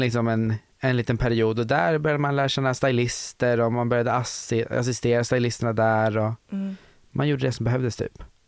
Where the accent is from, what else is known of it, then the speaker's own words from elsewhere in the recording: Södertälje, Stockholm County, Sweden; För jag är uppvuxen i Södertälje som är väldigt så lite.